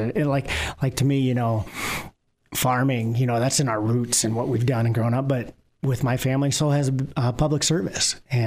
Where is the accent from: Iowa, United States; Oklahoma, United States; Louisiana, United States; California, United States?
Iowa, United States; Manila; I was born and raised in Manila, Iowa, still live there on the farm today with my wife, Linda.